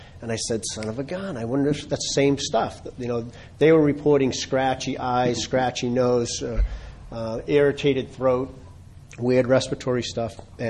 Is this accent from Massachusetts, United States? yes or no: yes; Boston, Massachusetts, United States; I mean, I grew up in Boston. We used to run behind the pesticide trucks spraying DDT, right?